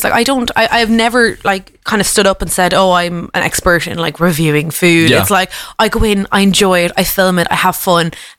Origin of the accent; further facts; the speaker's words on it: Munster, Ireland; I'm from Tipperary, so like, there's not a food scene around there.